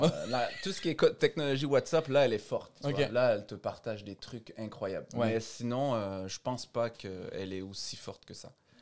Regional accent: Quebec, Canada; accent: Québécois; Et puis, j'ai vraiment pris mon accent québécois.

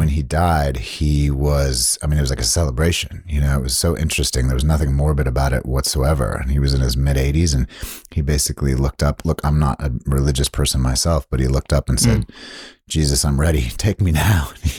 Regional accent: Southern United States, United States; we come from the South as well, my family, and he loved it.

